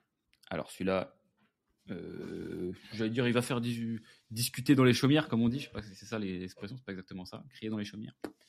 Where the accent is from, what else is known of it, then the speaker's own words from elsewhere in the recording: Versailles, Île-de-France, France; moi, j'ai grandi à Versailles, les amis. J'ai grandi à Versailles dans une famille qui n'était pas particulièrement catholique, tradie, etc.